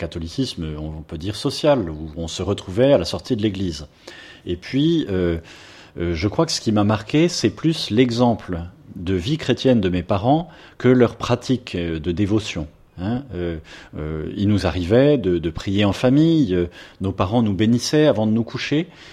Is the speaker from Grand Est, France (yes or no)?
no; Paris, Île-de-France, France; born there; je suis né à Paris par hasard, hein, parce qu'il y avait un aéroport, hein, d'une mère née au Mexique, d'un père né dans la Nièvre